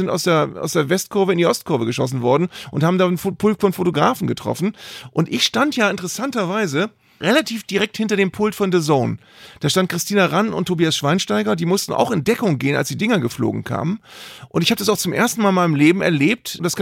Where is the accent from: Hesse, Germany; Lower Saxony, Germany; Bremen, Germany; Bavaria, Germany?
Bremen, Germany; wenn ich als Bremer über Benehmen von HSV-Fans rede.